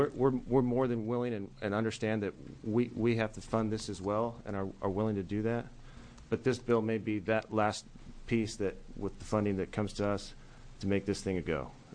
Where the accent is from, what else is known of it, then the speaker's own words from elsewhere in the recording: Roseburg, Oregon, United States; I'm from Roseburg, Oregon, with Mercy Medical Center.